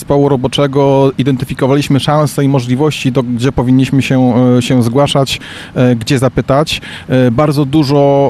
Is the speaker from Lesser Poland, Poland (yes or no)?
no; Skórcz, Pomeranian Voivodeship, Poland; Zgadza się, ja również pochodzę ze Skurcza.